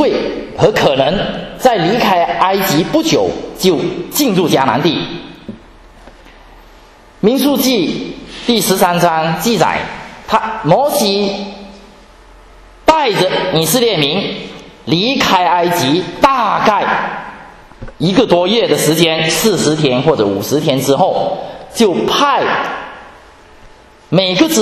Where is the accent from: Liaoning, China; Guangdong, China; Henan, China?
Guangdong, China; 如果你们的家乡像我们的家乡广东一样沿着海边，然后呢海边都是山，然后那些土地都是面积狭小的